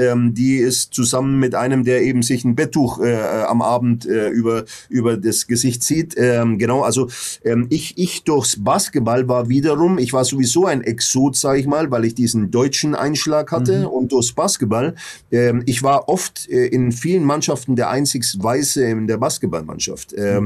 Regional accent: Wichita, Kansas, United States; ich bin in Wichita groß geworden. Wichita ist ziemlich im Süden.

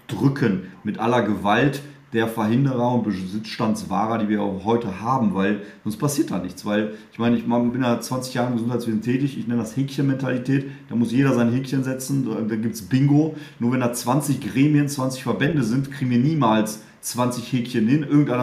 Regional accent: Poland; German is a second language; ich komme aus Polen.

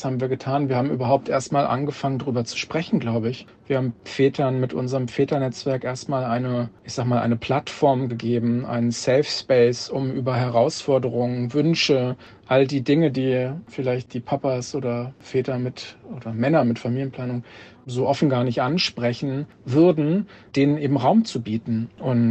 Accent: Kassel, Hesse, Germany; born there; now in Hamburg, Germany; Ich bin 37 Jahre alt, bin gebürtiger Kasseler und bin seit etwas mehr als 15 Jahren in Hamburg

